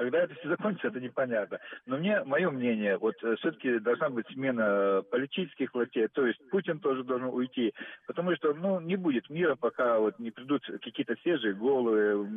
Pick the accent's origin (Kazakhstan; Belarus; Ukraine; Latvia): Ukraine; Western Ukraine; now in Russia; Я тоже украинец, но да, западная Украина, но в России уже живу 20 лет.